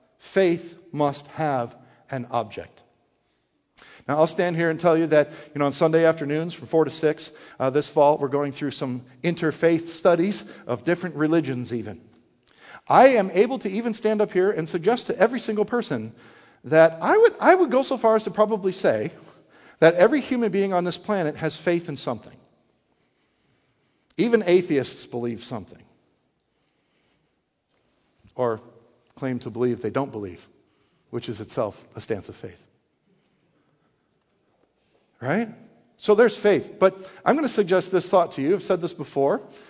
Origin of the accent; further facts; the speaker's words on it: Wisconsin, United States; And, you know, I grew up in Wisconsin.